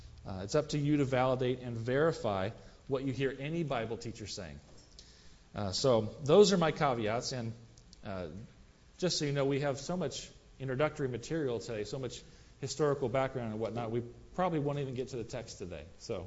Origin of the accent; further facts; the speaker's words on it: Midwest, United States; I grew up in the Midwest, and we had sword drills, sword of the Spirit.